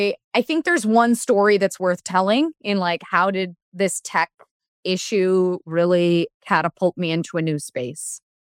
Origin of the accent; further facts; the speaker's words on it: Los Angeles, California, United States; also born or lived in New York City; I mean, I'm from LA. I'm from Los Angeles, like born and raised. And then I moved to New York and lived there, went to undergraduate at NYU.